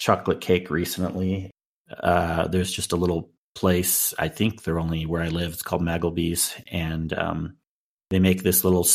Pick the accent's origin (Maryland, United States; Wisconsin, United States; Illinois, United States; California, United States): California, United States; Yeah, I grew up in California. I know what that is.